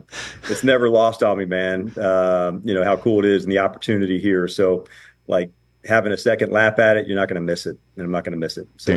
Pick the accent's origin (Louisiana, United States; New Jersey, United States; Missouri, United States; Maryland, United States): New Jersey, United States; And so like for me growing up in New Jersey, the NFC East